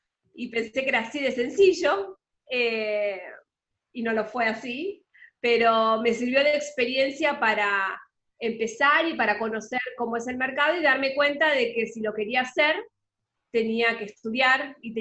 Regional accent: Argentina; now in Panama; soy argentina, por lo que muchos se deben haber dado cuenta por el acento, pero vivo en Panamá hace casi 10 años.

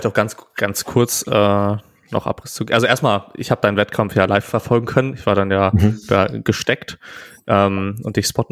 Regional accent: Greifswald, Mecklenburg-Vorpommern, Germany; vor allem weil das so weit weg ist, auch von da, wo ich herkomme, von Greifswald her immer wieder alles schön weit weg

